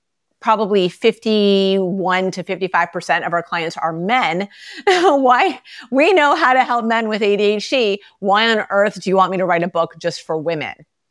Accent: Toronto, Ontario, Canada; I am a proud Canadian. I'm born and raised in Toronto, Canada.

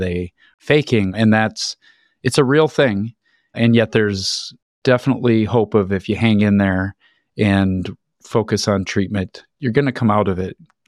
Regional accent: Iowa, United States; but I knew him growing up in Iowa.

